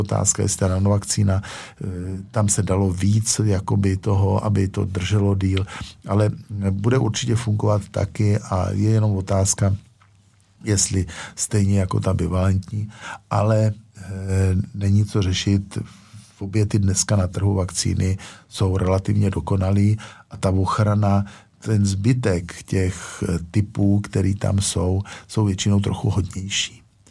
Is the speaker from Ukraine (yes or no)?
no; Pardubice, Pardubice Region, Czechia; to já jsem z Pardubic.